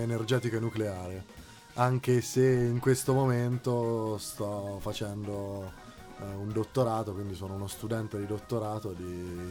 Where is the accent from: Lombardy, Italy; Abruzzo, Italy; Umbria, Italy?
Umbria, Italy; Perugia; moved away as an adult; now in Turin, Italy; Io vengo da Perugia, come probabilmente si sente dal mio accento, e ho studiato là il liceo, sono rimasto là fino alla tenera età di 25 anni per poi trasferirmi qua a Torino oramai nel lontano settembre 2011.